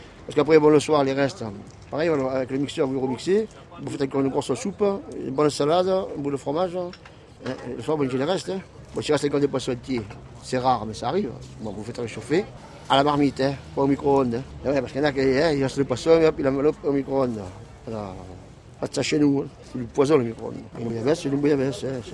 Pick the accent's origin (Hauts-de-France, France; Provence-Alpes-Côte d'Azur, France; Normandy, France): Provence-Alpes-Côte d'Azur, France; Marseille; Je suis marseillais, c'est pas la bouillabaisse. Bon, je suis atterri ici parce que je me suis marié ici.